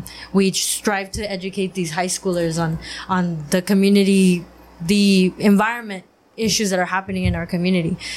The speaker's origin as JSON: {"language": "English", "town": "Westmorland", "region": "California", "country": "United States", "said": "Like, I'm from Westmoreland, so I'm not too far off, but not as close as Bombay Beach."}